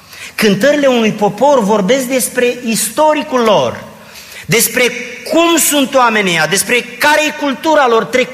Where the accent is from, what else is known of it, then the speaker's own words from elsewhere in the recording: Romania; moved away; Când noi am venit din România, am venit cu un bagaj cultural.